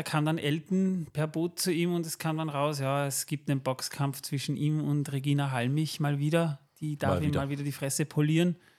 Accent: Austria; Ich bin Österreicher, ja. Ich spreche kein Deutsch.

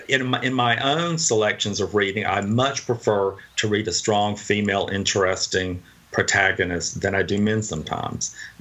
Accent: the South, United States; You know, growing up in the South, I was raised up by a tribe of remarkable Southern women

